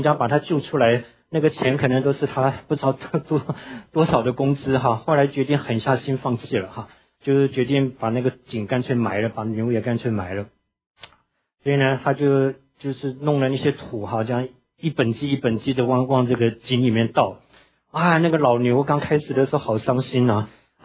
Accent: Taiwan; 我小的时候住在眷村里面

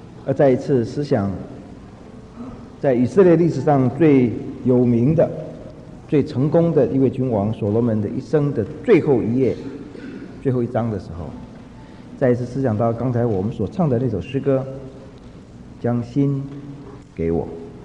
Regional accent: China; 但是最后呢，我们中国人最怕就是晚节不保，一世英名付诸流水。

